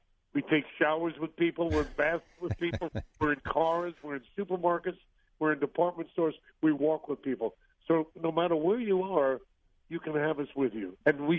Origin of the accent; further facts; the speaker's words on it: Brooklyn, New York, United States; I'm a kid. I grew up in Brooklyn. I grew up in the streets of Brooklyn, right? Played stickball, and we played the stoop ball and hit the penny.